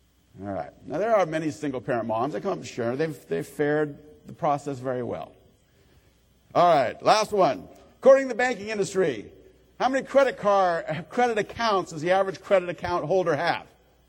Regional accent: Roseville, California, United States; And this is in Roseville. I'm from the Rockland area, Roseville.

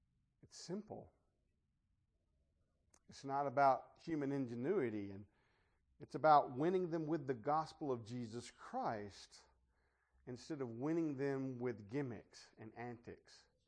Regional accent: Mississippi, United States; I'm a Mississippian by birth. I was born and raised in Mississippi.

